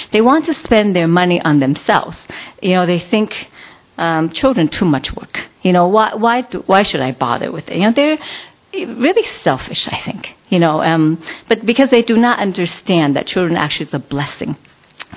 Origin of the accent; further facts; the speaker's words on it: Taiwan; English is a second language; I think when I was growing up in Taiwan